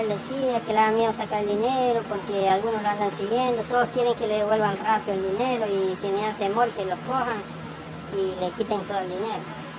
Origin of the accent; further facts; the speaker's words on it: Ecuador; nosotros, como los ecuatorianos, los latinos que somos